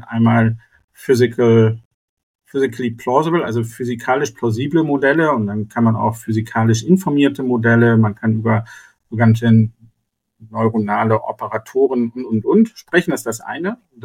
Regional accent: Northern Germany, Germany; Vielleicht ist das mein Stereotyp als Norddeutscher.

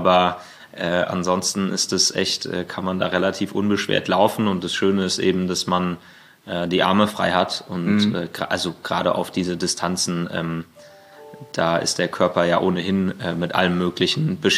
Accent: Berlin, Germany

